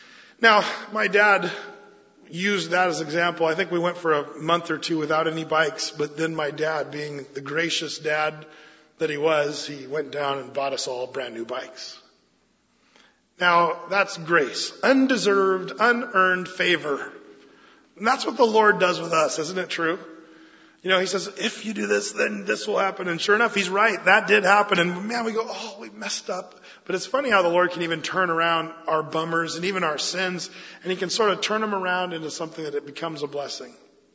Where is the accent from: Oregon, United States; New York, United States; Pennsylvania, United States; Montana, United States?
Oregon, United States; Applegate; we had these little bikes and we'd ride them around our little property when we grew up in Applegate, Oregon.